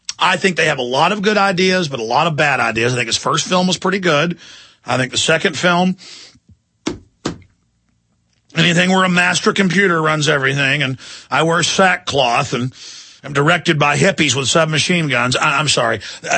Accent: Dallas, Texas, United States; I mean, I grew up in Dallas with white friends, black friends, Hispanic friends

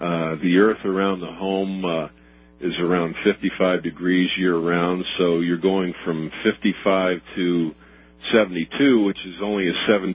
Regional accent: Columbus, Ohio, United States; also born or lived in Dallas; moved back to my hometown, Columbus, Ohio, in 87.

